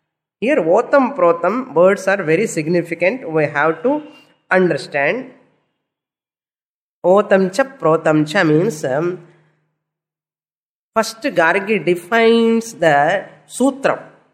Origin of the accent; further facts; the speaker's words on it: India; Born as an Indian in this culture, a Deva Bhasha, what am I going to lose if I learn the language?